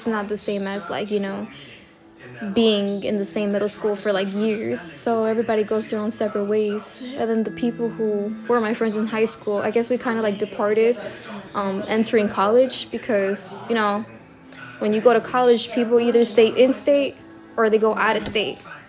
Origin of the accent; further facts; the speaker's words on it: Chicago, Illinois, United States; Yeah, so born and raised in Chicago, Illinois, you know, Belmont, Cragen area, I guess.